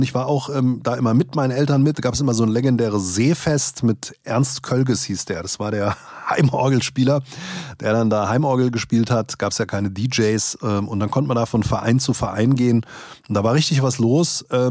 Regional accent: Langen, Hesse, Germany; weil ich komme ja aus Langen, habt ihr ja schon mitbekommen wahrscheinlich, bin da aufgewachsen.

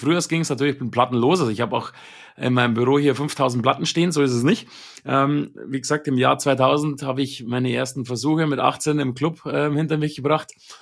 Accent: Ingolstadt, Bavaria, Germany; Ich komme aus Ingolstadt, dem Zentrum Bayerns. Das ist wirklich der Mittelpunkt von Bayern. Und ja, bayerische Wurzeln und deswegen auch das R.

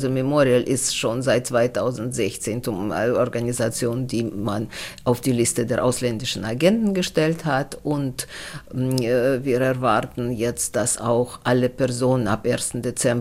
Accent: Russia; Und bei uns in Russland dauerte das sehr lange.

